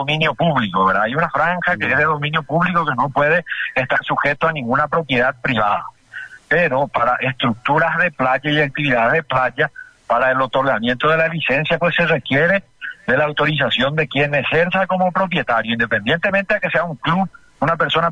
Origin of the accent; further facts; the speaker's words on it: Paraguay; en este caso todos somos paraguayos